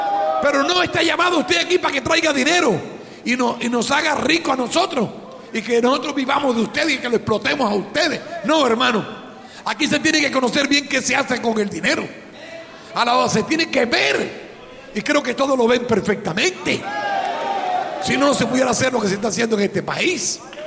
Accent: Cuba; now in Peru; Yo vine de Cuba a este país pensando seguir para Australia

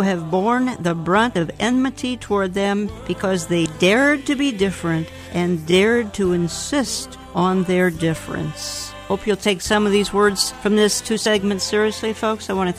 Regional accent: Minneapolis, Minnesota, United States; In my hometown, we've got freshman Democrat Ilhan Omar, first Somali-American in Congress, and she is going to take an oath to represent my area, Minneapolis

